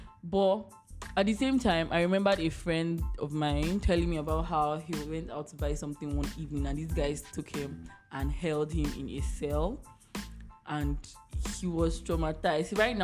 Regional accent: Nigeria; But as a Nigerian, you cannot dare it.

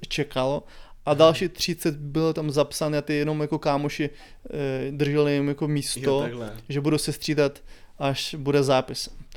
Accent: Ukraine; Czech is a second language; now in Czechia; Ano, jsem původem z Ukrajiny

